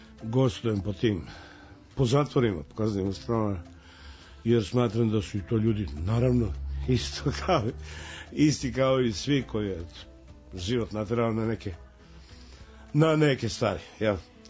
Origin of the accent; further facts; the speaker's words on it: Čačak, Šumadija and Western Serbia, Serbia; mislim da je … Sa svim dovoljan omaž mome rodnom gradu, koga se nikad nisam odrekao i niti ću ga se odreći.